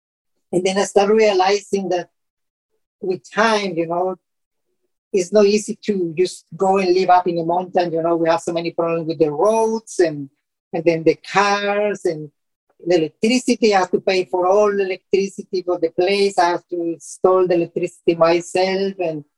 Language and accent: English; Colombia; I'm originally from Colombia, so I was planning to go to Colombia.